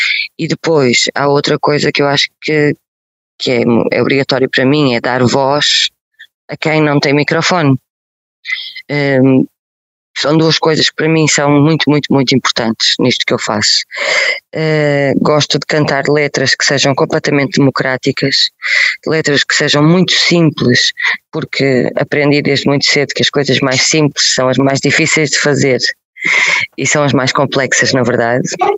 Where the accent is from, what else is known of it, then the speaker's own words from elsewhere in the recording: Barcelos, Braga, Portugal; eu juntei dinheiro, porque eu queria fugir de Barcelos, queria vir de comboio a Lisboa